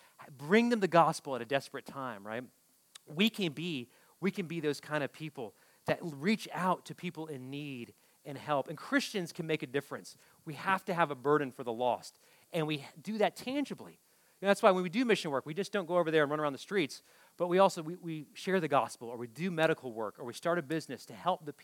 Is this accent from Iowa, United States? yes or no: no; Ohio, United States; Because I grew up in Ohio, and it's not as diverse, okay?